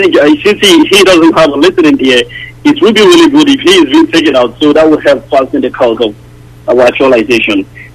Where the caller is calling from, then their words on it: Maryland, United States; I'm calling from Maryland.